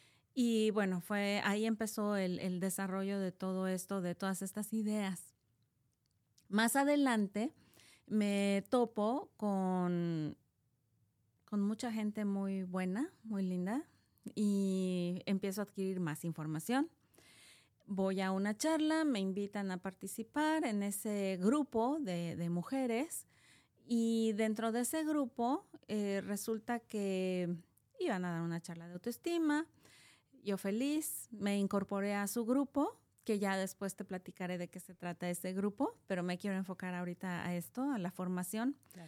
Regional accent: Mexico; Yo vengo de México. En México tengo dos hijos, ya son adultos, jóvenes.

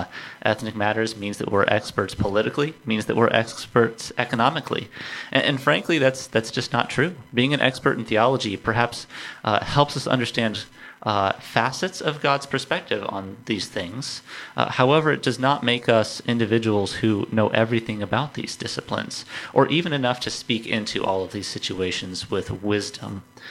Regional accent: California, United States; I grew up in California, and within about 40 miles of my college campus, there were 127 different languages spoken in homes.

